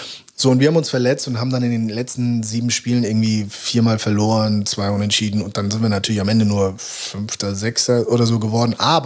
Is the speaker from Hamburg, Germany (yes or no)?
yes; Hamburg, Germany; HSV als meine Heimatstadt.